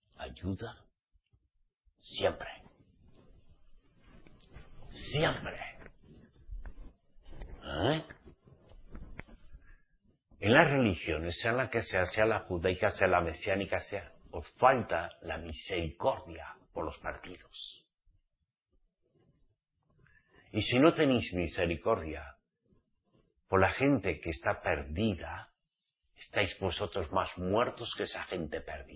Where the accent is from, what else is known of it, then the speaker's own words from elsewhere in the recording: Spain; Porque aunque yo soy español